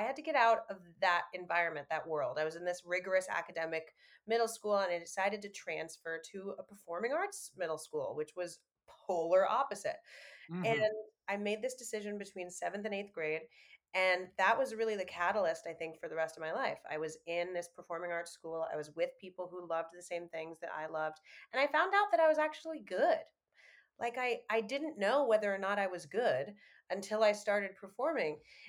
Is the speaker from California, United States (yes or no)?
no; New York, United States; So I grew up in New York. I really was a Broadway baby because my dad has been on Broadway since before I was born.